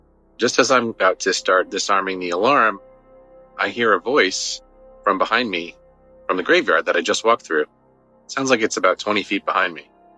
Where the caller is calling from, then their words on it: South Carolina, United States; Hi, Derek. … I'm calling from South Carolina.